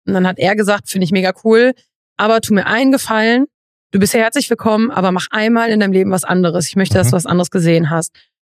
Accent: Xanten, North Rhine-Westphalia, Germany; Aus dem schönen Zanten, genau.

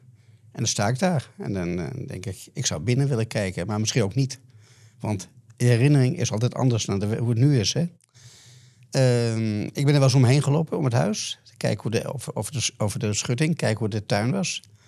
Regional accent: Amsterdam, North Holland, Netherlands; Kijk, ik groeide op in Amsterdam-Oost.

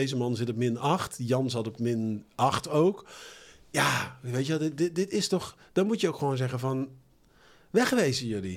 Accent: Eindhoven, North Brabant, Netherlands; En ik kom ook uit Eindhoven.

